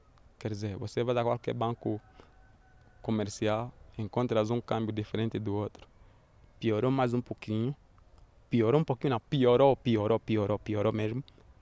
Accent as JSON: {"language": "Portuguese", "region": "Cuanza Sul", "country": "Angola", "tie": "born or raised there", "said": "Sou natural de cá do... Sou de Angola, mas sou natural do Kwanza Sul. Estou com 32 anos de idade. Vim para Ocutiuca com 12 anos, com meu irmão."}